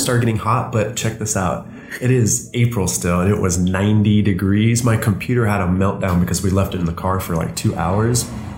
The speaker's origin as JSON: {"language": "English", "town": "Phoenix", "region": "Arizona", "country": "United States", "tie": "born or raised there", "moved": "as an adult", "said": "Yep. My hometown."}